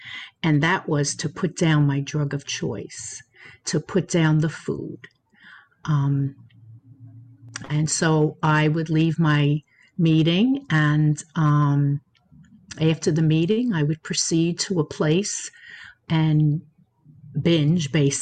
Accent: Long Island, New York, United States; I'm from Long Island, and I'm always happy to do service.

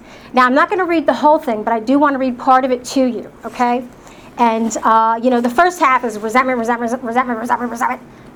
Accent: New Jersey, United States; I'm born and bred in New Jersey. I grew up in an alcoholic household.

